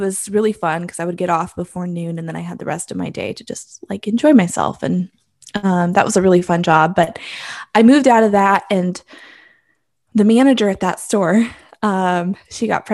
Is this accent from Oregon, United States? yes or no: yes; Oregon, United States; I grew up in Oregon, and he lived in Missouri.